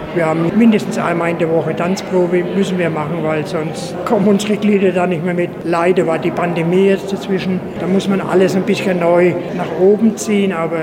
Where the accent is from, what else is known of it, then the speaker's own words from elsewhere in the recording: Bavaria, Germany; now in Satu Mare, Romania; Ich bin Deutscher, ich komme aus Unterfranken und ich komme aus der Nähe von Würzburg. Ich bezeichne mich immer als unterfränkischer Schwabe.